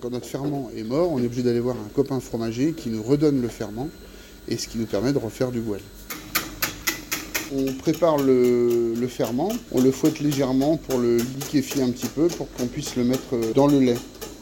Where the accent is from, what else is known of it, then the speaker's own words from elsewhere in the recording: Brittany, France; Moi, je suis du Morbihan, natif du Morbihan. Ce n'était pas du tout connu dans le Morbihan.